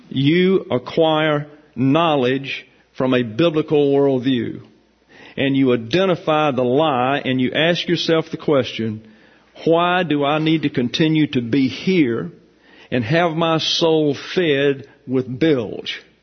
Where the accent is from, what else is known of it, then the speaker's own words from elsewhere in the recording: the South, United States; I was raised in the South